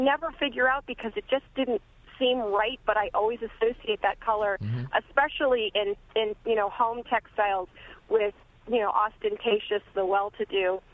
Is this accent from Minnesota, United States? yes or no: no; Massachusetts, United States; I grew up in Massachusetts, north of Boston, and I just grew up in this wealthy town and had a lot of well-to-do friends.